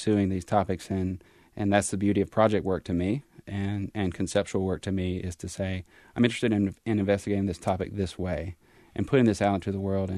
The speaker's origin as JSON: {"language": "English", "region": "South Carolina", "country": "United States", "tie": "born or raised there", "said": "My experience was South Carolina. I grew up in South Carolina."}